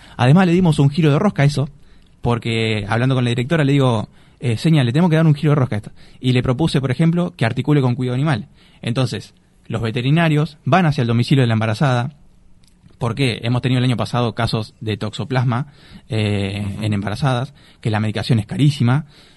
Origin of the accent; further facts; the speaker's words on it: Las Flores, Buenos Aires Province, Argentina; cuando me fui de Las Flores, obviamente es una ciudad, me encontré con una ciudad que ha avanzado mucho cuando volví, ¿no? Que fueron 14 años que estuve afuera estudiando y trabajando.